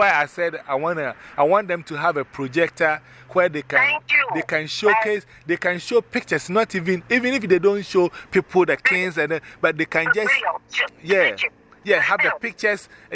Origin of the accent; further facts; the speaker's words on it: Ghana; We are all from Ghana. We, on stage, we are from Ghana. And we want you to know our country.